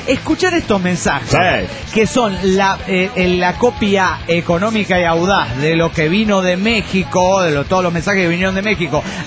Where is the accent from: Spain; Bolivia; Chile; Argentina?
Bolivia; Cochabamba; de Cochabamba, Bolivia.